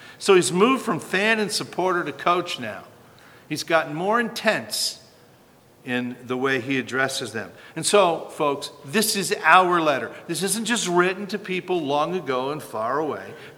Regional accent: Wisconsin, United States; where I grew up in German-Polish land of Wisconsin, you're either Catholic or Lutheran, or a few Baptists.

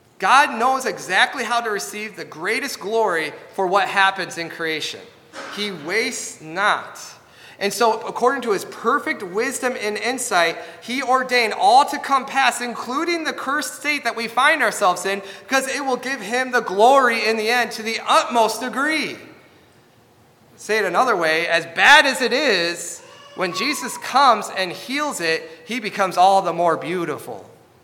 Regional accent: Michigan, United States; It was in my neighborhood that we would always walk to growing up in Michigan.

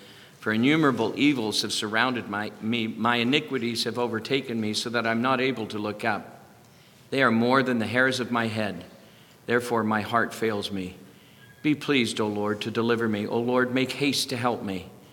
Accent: Ireland; As an Irish guy, I like LaRue time.

